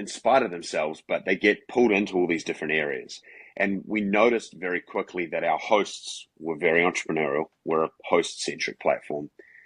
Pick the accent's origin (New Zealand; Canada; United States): New Zealand; I'm from New Zealand originally